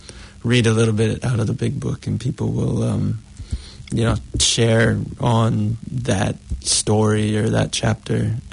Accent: United States; I'm American

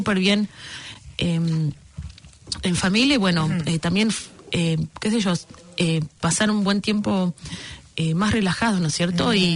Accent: Mar del Plata, Buenos Aires Province, Argentina; fuimos en coche hasta Mar del Plata, uh-huh. de donde yo soy originalmente.

